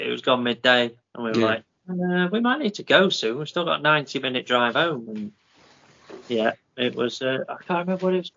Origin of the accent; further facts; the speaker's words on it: Yorkshire and the Humber, United Kingdom; But we're from Yorkshire, and I very much questioned it.